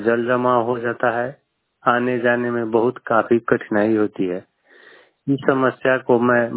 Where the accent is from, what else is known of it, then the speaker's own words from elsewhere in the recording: Inarwa, Bihar, India; ग्राम post थाना Inarwa, ward number 8 का निवासी हूँ, प्रखंड मैनाटा।